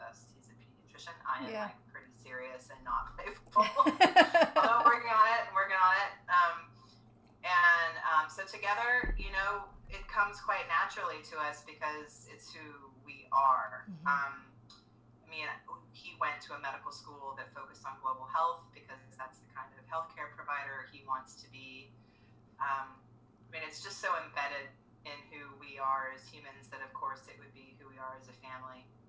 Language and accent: English; Arkansas, United States; now in Texas, United States; Oh, and I'm a Southerner. I'm from Arkansas and live in Texas.